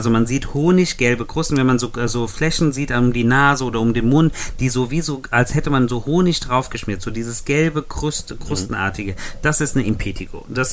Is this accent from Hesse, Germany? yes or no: yes; Hesse, Germany; ich komme aus Hessen